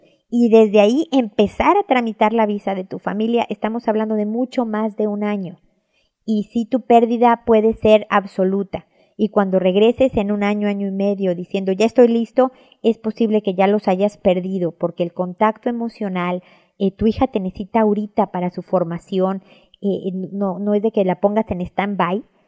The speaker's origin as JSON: {"language": "Spanish", "country": "Mexico", "lives_now": "Chile", "said": "soy mexicana, estoy viviendo en Chile precisamente porque nos mudaron como familia por el trabajo de mi esposo."}